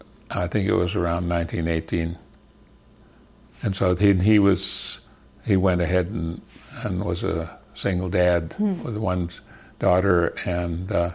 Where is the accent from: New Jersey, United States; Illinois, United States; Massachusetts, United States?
Massachusetts, United States; Fitchburg; born there; I was born in Fitchburg, Massachusetts. And parents were living in a little suburb called Lunenburg, but I was born in the Fitchburg Hospital